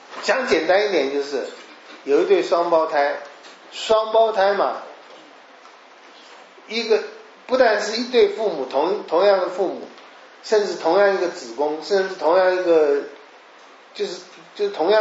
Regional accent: Taiwan; 从小到大我在台湾长大

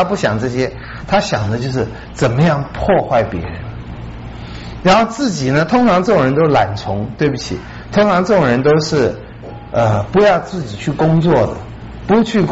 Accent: China; 我们中国人也会讲，要怎么收成先得怎么栽

